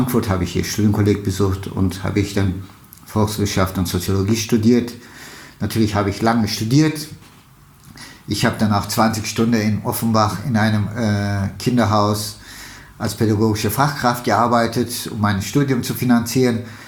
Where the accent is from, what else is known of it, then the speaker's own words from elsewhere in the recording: Istanbul, Turkey; also born or lived in Pülümür; Ich bin im Osten der Türkei geboren, in einem kleinen Städtchen Pülümür.